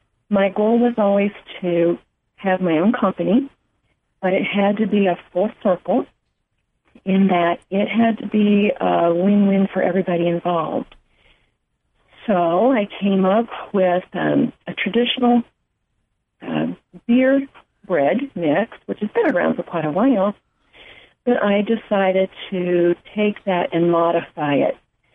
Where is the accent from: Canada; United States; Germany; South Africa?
United States; Ohio; also born or lived in Florida; now in Asheville, United States; I'm originally from Ohio. I'm a Buckeye.